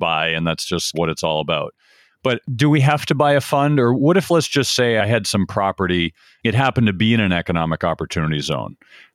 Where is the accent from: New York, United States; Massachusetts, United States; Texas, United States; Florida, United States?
Massachusetts, United States; No, I'm glad I'm from Massachusetts.